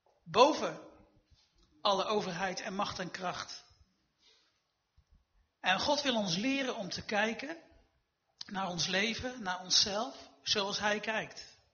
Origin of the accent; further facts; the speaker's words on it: Eindhoven, North Brabant, Netherlands; Ik kom uit Eindhoven.